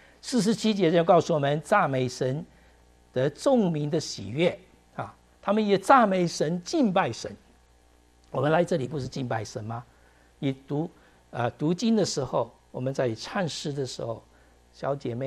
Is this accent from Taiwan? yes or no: no; China; 我们中国人没有吃饭就不行，吃饭了就聊天哈，吃饭聊天。